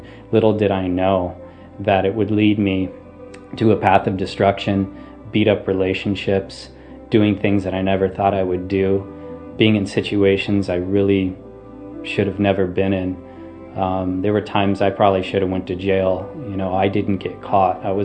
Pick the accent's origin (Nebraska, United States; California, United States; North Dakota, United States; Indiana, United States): California, United States; Huntington Beach; I'm born and raised in Huntington Beach. I grew up in a middle-class home